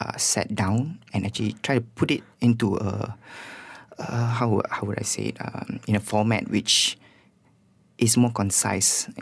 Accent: Malaysia; As a Malaysian artist

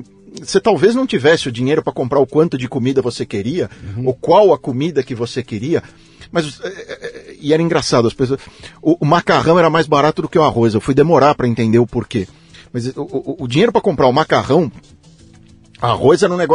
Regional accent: São Paulo, Brazil; Eu cresci no Heliópolis. Eu sou de Heliópolis. Hoje não é mais, porque infelizmente vieram bairros que se tornaram ainda mais pobres, mas na época que eu cresci lá era o bairro mais pobre de São Paulo.

